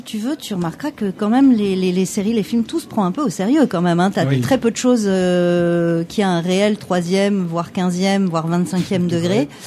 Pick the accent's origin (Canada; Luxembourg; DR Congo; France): France; alors qu'on nous on est français et on n'a pas forcément ces mimiques là dans la vie